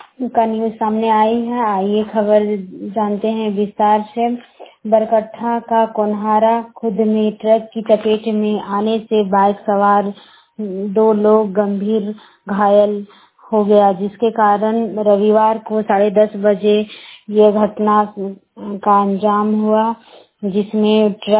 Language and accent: Hindi; Barkagaon, Jharkhand, India; बड़कागांव प्रखंड की रहने वाली हूँ।